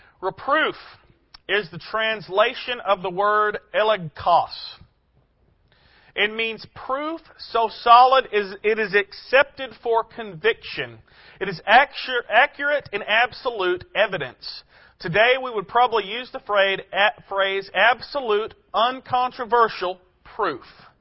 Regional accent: Arkansas, United States; I'm a simple dude. It took Lisa years for me to get comfortable wearing shoes all the time. I'm from Arkansas. I don't want shoes.

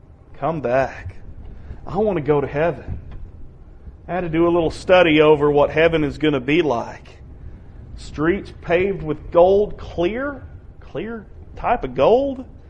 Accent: United States; I love being an American, but countries fall.

